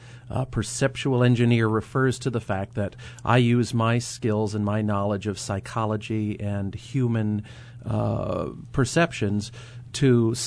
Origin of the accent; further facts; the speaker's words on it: Derry, New Hampshire, United States; The church that I went to, I grew up in Derry, New Hampshire.